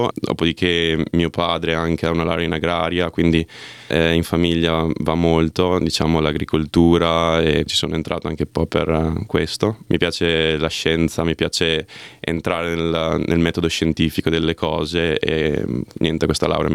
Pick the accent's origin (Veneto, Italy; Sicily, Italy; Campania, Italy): Veneto, Italy; Cerea; now in Australia; Io ho 28 anni, vengo da Cerea, un paese in provincia di Verona, nella bassa veronese, quella che chiamiamo noi, quindi Veneto.